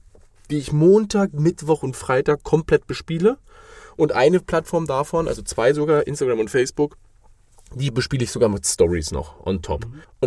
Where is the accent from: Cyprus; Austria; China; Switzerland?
China; now in Germany; Ich bin jetzt aus China und möchte hier in Deutschland mein Business aufbauen.